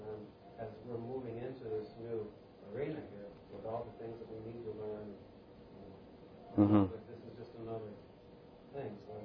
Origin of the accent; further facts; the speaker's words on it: Michigan, United States; I'm from Wajak, Michigan.